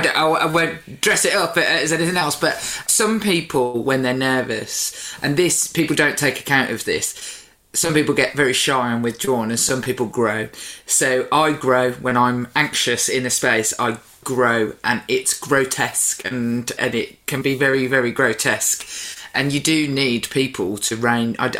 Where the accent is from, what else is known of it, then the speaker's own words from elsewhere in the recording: Birmingham, West Midlands, United Kingdom; She's from Manchester, I'm from Birmingham.